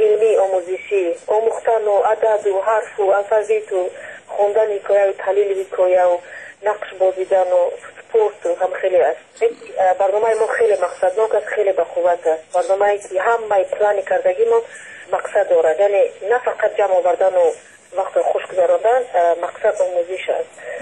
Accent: Ishkoshim, Gorno-Badakhshan, Tajikistan; همه ما بیشتر بیرون از تاجیکستان هستیم. خیلی ما بیرون بعد 2 هفته شد که از خارج اومدم.

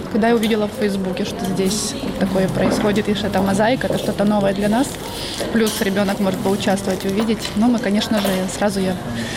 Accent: Zhytomyr Oblast, Ukraine; moved away as an adult; now in Riga, Latvia; Мы попали из Житомирской области.

